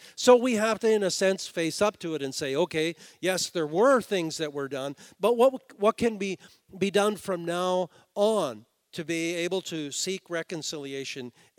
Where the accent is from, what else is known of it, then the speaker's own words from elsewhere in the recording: Canada; And my question is, how long will it be before we as Canadian Christians are touched by this tendency?